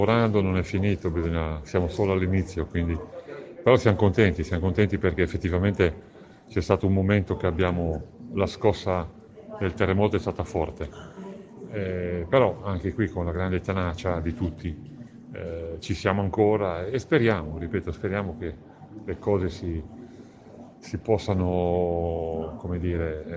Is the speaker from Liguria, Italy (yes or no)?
yes; Genoa, Liguria, Italy; ma da genovese credo che è stato un segnale bruttissimo